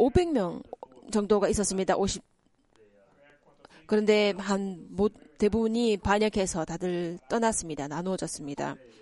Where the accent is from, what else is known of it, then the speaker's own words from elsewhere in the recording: Toronto, Ontario, Canada; 제가 토론토에서 왔습니다.